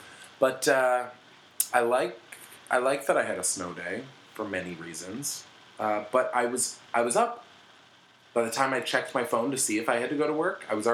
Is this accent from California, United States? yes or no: no; Syracuse, New York, United States; And I was just like, no, I'm from Syracuse.